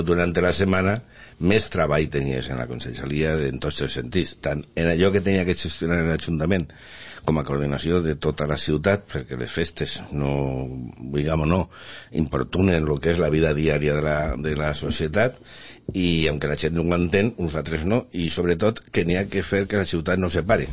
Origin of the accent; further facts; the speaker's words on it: Valencia, Valencian Community, Spain; soc del Canyamelar, nascut en el Canyamelar, perquè soc de lliçà generació que naixia en casa, i concretament en el carrer Padre Luis Navarro número 28, és el quasi cantó en l'Iglesia del Rosari.